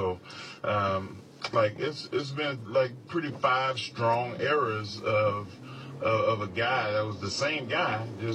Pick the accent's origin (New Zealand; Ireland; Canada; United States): Canada; to be able to go to Louisville, Kentucky, when I came from Canada